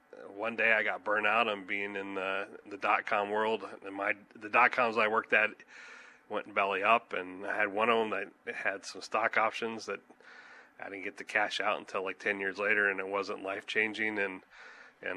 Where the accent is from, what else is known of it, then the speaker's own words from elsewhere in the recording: Texas, United States; also born or lived in Ohio; Lived there for, you know, the first decade of my life, then moved to Texas, and I grew up in Texas. Went to the University of Texas